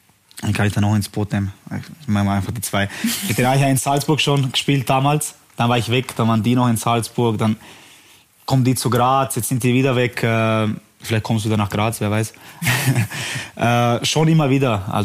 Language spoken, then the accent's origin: German; Bosnia & Herzegovina; was sehr Großes für Bosnien, für mein Heimatland